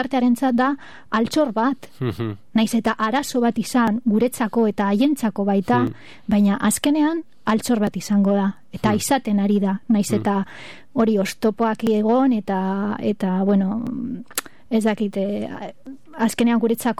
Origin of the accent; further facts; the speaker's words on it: Basque Country, Spain; Ni euskalduna naiz.